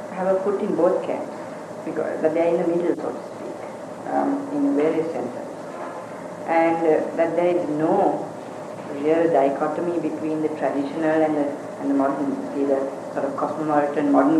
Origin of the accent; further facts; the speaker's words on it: United States; No, I'm American.